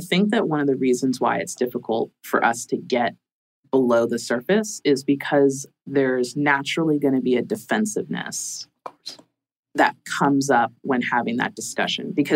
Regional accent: Jamaica; See, I'm a Jamaican, like Jamaican culture.

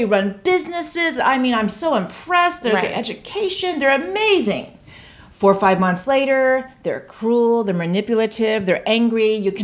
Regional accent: Tampa, Florida, United States; In Tampa, Florida.

